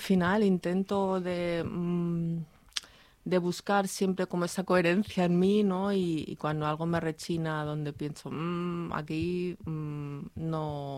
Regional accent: Barcelona, Catalonia, Spain; born there; now in Molins de Rey, Spain; En Barcelona.

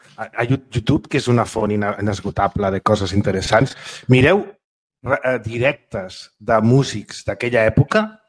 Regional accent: Barcelona, Catalonia, Spain; jo he nascut a la Sagrada Família, que és un barri pues, de l'esquerra de l'Eixample

